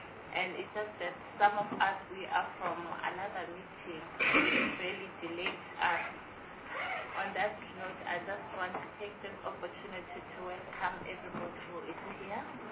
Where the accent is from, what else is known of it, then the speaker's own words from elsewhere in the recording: North West, South Africa; Chairperson, Select Committee on Education and Recreation. I'm from the Northwest Province.